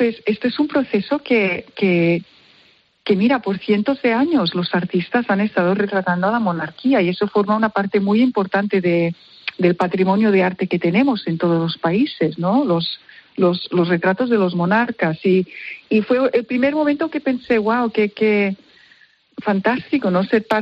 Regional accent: Spain; soy española

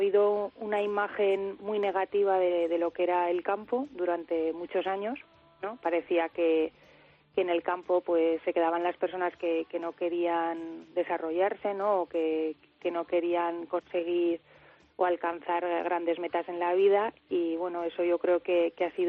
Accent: Argavieso, Aragon, Spain; also born or lived in Barcelona; yo nací en Huesca, ¿no? Pues el hospital está ahí, pero yo he vivido toda la vida en Argavieso, a excepción de los años que me fui a estudiar fuera. Estuve estudiando en Barcelona y, bueno, pues después decidí volver

